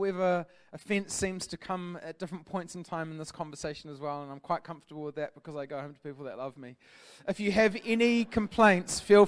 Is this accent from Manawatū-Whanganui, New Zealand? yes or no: yes; Palmerston North, Manawatū-Whanganui, New Zealand; now in Hamilton, New Zealand; I grew up in Palmerston North, the only one of two landlocked cities in New Zealand, beautiful place, known for its high-rise buildings and profound architecture, and I moved to Hamilton about 13 or 14 years ago